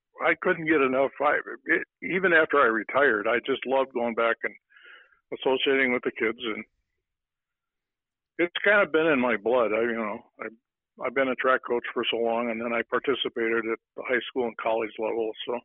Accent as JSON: {"language": "English", "town": "Pipestone", "region": "Minnesota", "country": "United States", "tie": "born or raised there", "said": "I grew up in Pipestone, Minnesota, and graduated from Pipestone."}